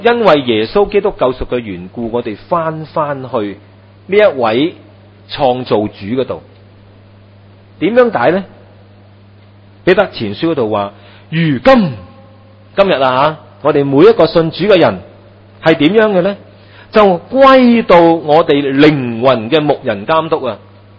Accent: China; 我們中國人那些形容真的很很道欲的，行屍走肉

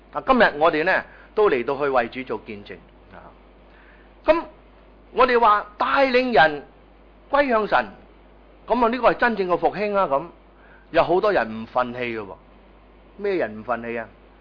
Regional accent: Guangdong, China; 我们广东人说叫近处得食

